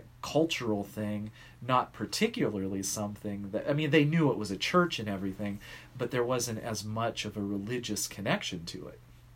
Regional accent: Pennsylvania, United States; also born or lived in Scranton, Pennsylvania / Erie, Pennsylvania; I was born in Scranton, Pennsylvania, when my dad was in seminary. But my father is from Pittsburgh, Pennsylvania, and he was a priest, so we moved around a bit. So we lived around the Pittsburgh area.

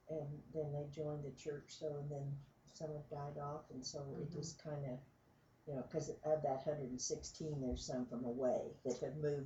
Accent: Lyons, Kansas, United States; born there; also born or lived in Hill City, United States; I was born in Lyons, Kansas, and it was the Methodist Church at Lyons, Kansas.

